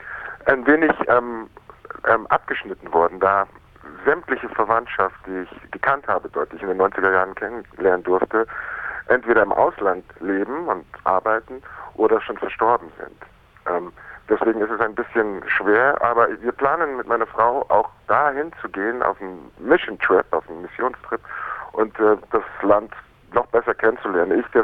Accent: Munich, Bavaria, Germany; born there; Und München ist meine Geburtsstadt, das Gemütliche.

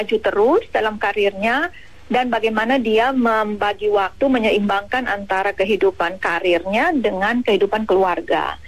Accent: Ambon, Maluku, Indonesia; karena saya dari Ambon dan Maluku, pengalaman hidup saya tidak ada beda antara laki dan perempuan

